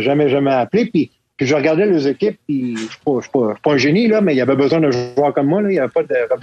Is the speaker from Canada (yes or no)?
yes; Montreal, Quebec, Canada; J'ai grandi à Rivière-des-Prairies.